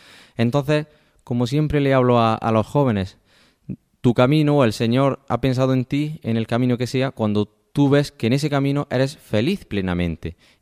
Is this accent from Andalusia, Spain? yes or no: yes; Otura, Andalusia, Spain; Incluso el pueblo, mi pueblo de Otura, pues lo vive de una manera especial.